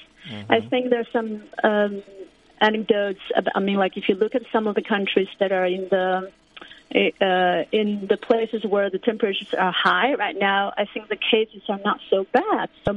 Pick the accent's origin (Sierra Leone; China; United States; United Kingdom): China; Hubei; I came from Hubei province, right? That's my hometown.